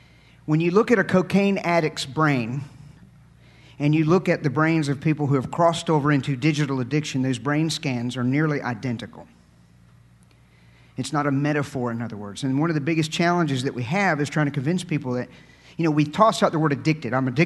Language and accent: English; United States; I travel to all these places, but I'm an American, and from my accent, I'm a redneck, can't you tell?